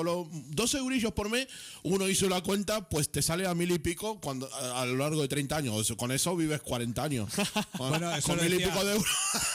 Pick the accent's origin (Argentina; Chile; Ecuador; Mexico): Argentina; Buenos Aires; moved away as an adult; now in Spain; Yo soy de Floresta y quiero mucho a mi barrio Floresta porque viví ahí 24 años. Todavía no he cumplido 50. 24 años antes de venir a España, a Europa o a Cataluña, como estoy ahora.